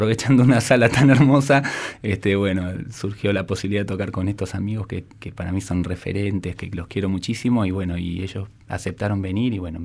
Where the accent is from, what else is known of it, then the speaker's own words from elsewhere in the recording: Argentina; Yo soy argentino, sí.